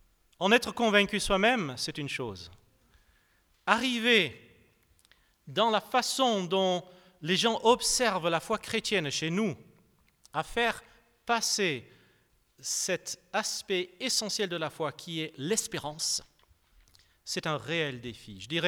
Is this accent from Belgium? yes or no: no; France; bien que j'ai grandi en France et bien que je suis en France depuis ma toute petite enfance, avant la maternelle